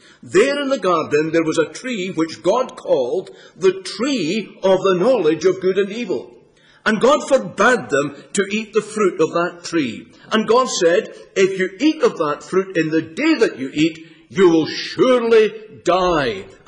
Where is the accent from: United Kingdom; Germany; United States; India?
United Kingdom; Scotland; You know, I come from Scotland and you come from England